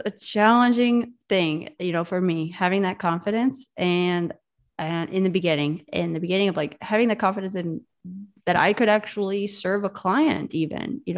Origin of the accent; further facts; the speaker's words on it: Indiana, United States; now in Latvia; I'm from Indiana. I grew up in the U.S., but then I moved to Europe, and I've spent over 10 years of my life living here now in Europe